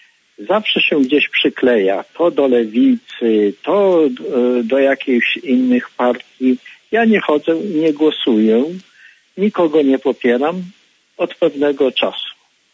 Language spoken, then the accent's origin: Polish; Koszalin, West Pomeranian Voivodeship, Poland; Na początku to jestem z Koszalina, ze wsi koszalińskiej.